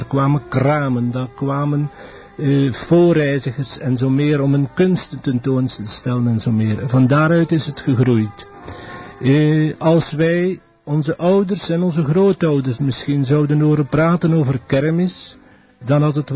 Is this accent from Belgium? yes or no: yes; Maldegem, Flanders, Belgium; ik ben een kind van Maldegem, laat het me zo zeggen. Ik ben tevens een kind van de buiten, een kind van de boer.